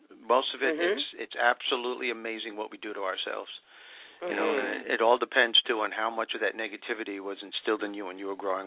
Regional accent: New York, United States; But I didn't tell you I'm Italian. I'm from New York, so there you go.

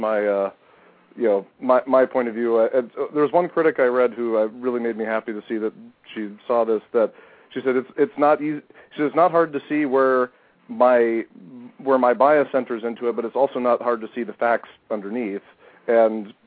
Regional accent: United States; because, you know, I'm an American

